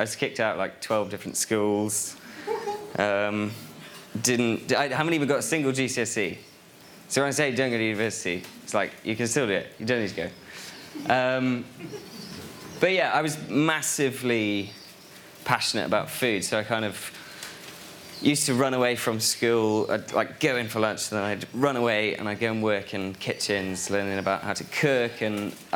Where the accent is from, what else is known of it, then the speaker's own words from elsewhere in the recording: Birmingham, West Midlands, United Kingdom; also born or lived in Tembe; So I was born in Tembe, which is down here, and then spent a little bit of my time growing up next to the Cadbury factory in Bourneville, in Birmingham